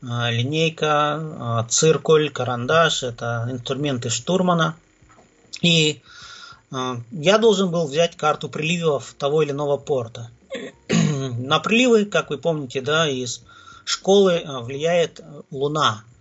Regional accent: Krasnodar, Krasnodar Krai, Russia; я из Краснодара.

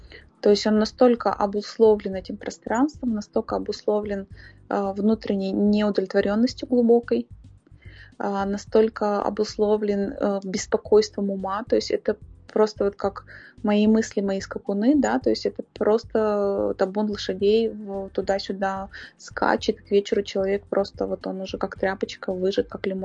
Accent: Izhevsk, Udmurtia, Russia; Например, мой родной город Ижевск

